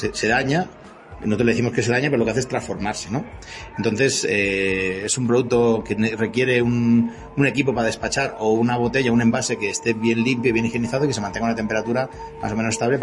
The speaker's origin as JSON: {"language": "Spanish", "town": "Barcelona", "region": "Catalonia", "country": "Spain", "said": "yo soy de Barcelona"}